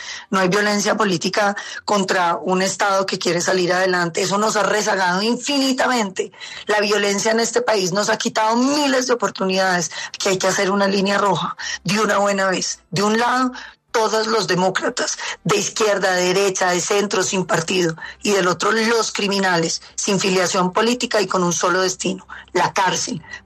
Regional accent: Colombia; De resto, todos somos colombianos y tenemos que caber en este país.

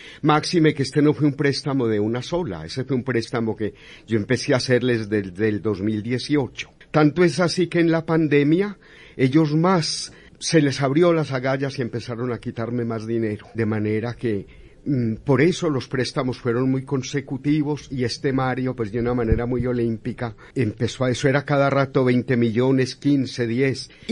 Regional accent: Aranzazu, Caldas, Colombia; Yo soy campesino de Aranzazu.

